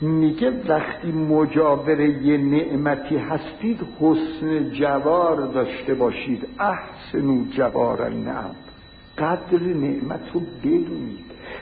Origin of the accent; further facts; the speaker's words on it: Tehran, Tehran Province, Iran; من بچه تهرانم، سنمم از همه شما بیشتره